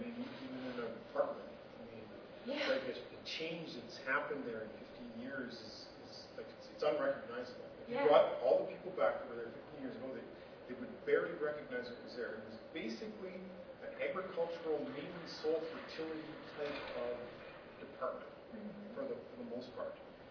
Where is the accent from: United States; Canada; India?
Canada; Western Canada; I'm from Western Canada. I don't even know all the ones in Eastern Canada.